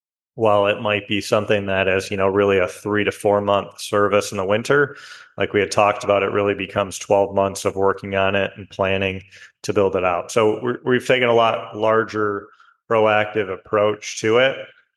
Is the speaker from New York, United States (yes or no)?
no; Grosse Pointe, Michigan, United States; So yeah, I grew up in Michigan. I've been in Michigan my whole life, born and raised in a city called Grosse Pointe, which is just north of Detroit.